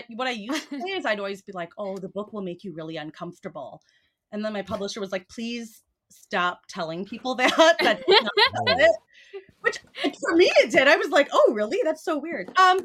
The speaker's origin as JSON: {"language": "English", "region": "Minnesota", "country": "United States", "said": "And as I'm from Minnesota, I like am obligated to know all of them."}